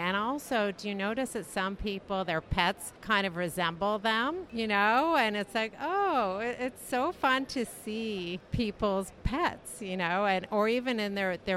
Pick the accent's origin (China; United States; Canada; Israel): Canada; I'm from Canada